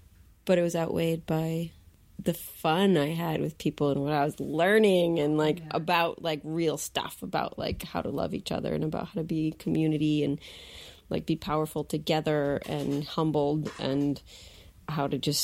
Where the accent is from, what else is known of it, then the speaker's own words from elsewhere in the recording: United States; I hadn't been put in that situation before as a young person growing up in the United States.